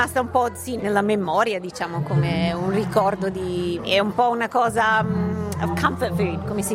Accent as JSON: {"language": "Italian", "country": "Australia", "tie": "born or raised there", "said": "sono nata e cresciuta in Australia"}